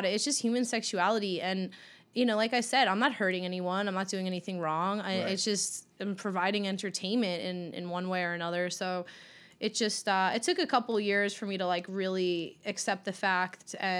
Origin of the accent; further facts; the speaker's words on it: Long Island, New York, United States; being that I'm from Long Island, it's kind of where my roots are, but I would never live there again.